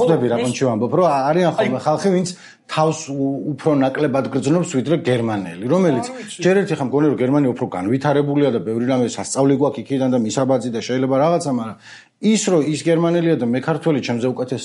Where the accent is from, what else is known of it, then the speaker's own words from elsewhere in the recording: Kakheti, Georgia; ა თუში ვარ მე